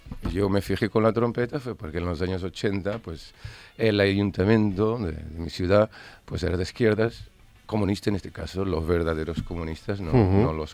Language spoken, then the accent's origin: Catalan; Portugal; moved away; I bueno, jo en 2003 sí. Me fui de Portugal.